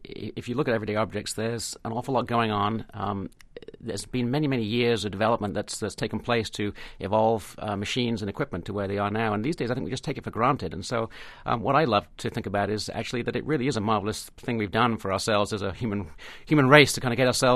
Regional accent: United Kingdom; I am British

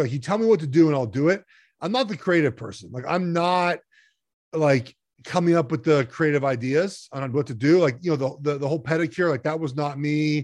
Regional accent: Los Angeles, California, United States; You know, I grew up in Los Angeles, and I listened to, Vin Scully and Chick Hearn call games.

